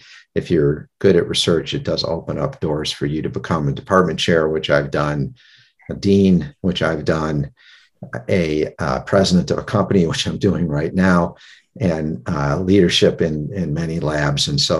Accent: Cleveland, Ohio, United States; Listen, I grew up in Cleveland, Ohio, and I was working in a restaurant

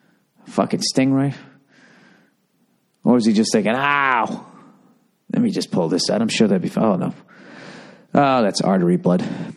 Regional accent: Canada; Okay, I'm a Canadian.

